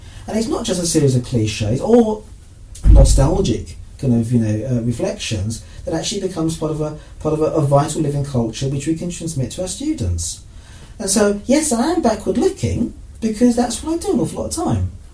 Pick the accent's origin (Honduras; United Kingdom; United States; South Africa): United Kingdom; Gillingham, South East England; growing up in Gillingham, which is not exactly the... don't get ideas in Gillingham, frankly.